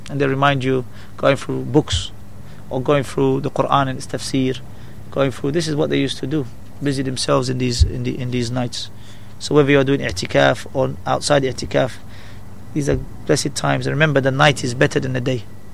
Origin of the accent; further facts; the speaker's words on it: Morocco; where are you from? I said, Morocco, originally.